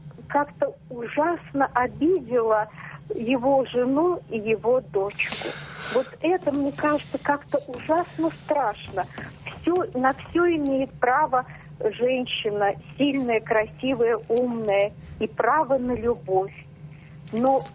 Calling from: Germany; я звоню из Германии.

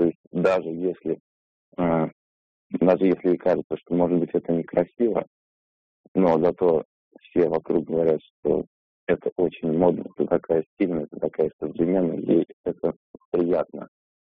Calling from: Tolyatti, Samara Oblast, Russia; Тольятти.

